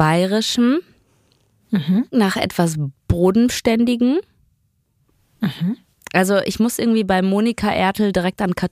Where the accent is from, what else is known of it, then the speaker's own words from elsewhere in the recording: Duisburg, North Rhine-Westphalia, Germany; now in Berlin, Germany; Vorher war ich eine leidenschaftliche Fahrradfahrerin, so in Duisburg, in dem Dorf, wo ich groß geworden bin.